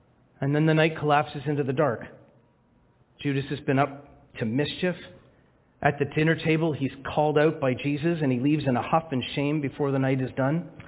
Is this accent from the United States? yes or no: no; Scarborough, Ontario, Canada; I grew up in Scarborough, very close to Victoria Park and Lawrence.